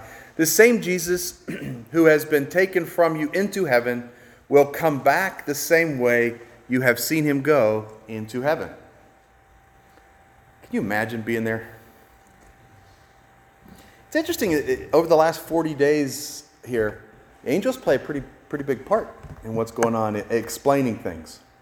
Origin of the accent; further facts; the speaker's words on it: West Virginia, United States; I am from West Virginia. We all know West Virginia is